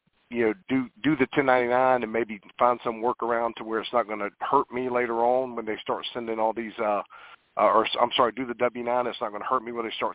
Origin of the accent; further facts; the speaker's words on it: Florida, United States; I'm from Florida also.